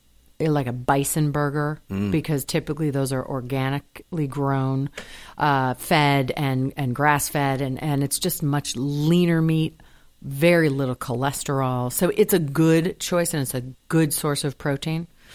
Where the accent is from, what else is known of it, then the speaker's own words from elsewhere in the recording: Michigan, United States; also born or lived in São Paulo, Brazil / Wisconsin; I am a Midwesterner, born in Michigan, and my father was an engineer, and we traveled around, so he had a job in São Paulo, Brazil. We spent years there